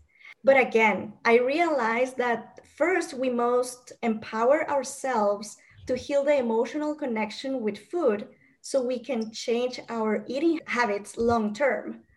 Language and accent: English; Guatemala; first language Spanish; English is a second language; My first language is Spanish. I am from Guatemala, and I really had to learn English as an adult.